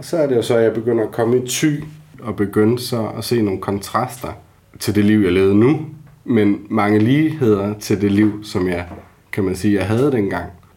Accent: Humlum, Central Denmark Region, Denmark; Jeg er opvokset i Humlum, lige nord for Struer, hvor jeg egentlig var en sportsdreng, og boede lige uden for byen, og på sådan en typisk, som man gør, på en nedlagt landejendom

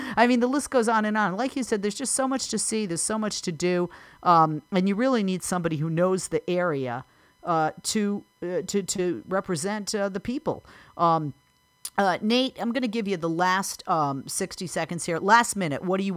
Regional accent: Boston, Massachusetts, United States; Even though I'm from Boston, I'm from Buffalo, New York.

